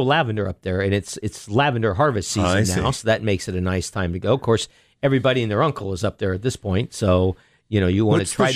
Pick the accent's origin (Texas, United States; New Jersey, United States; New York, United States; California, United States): California, United States; Sacramento; But of course, we're all from Sacramento, and we were coming back here for 2 weeks of ick or 2 months of ick.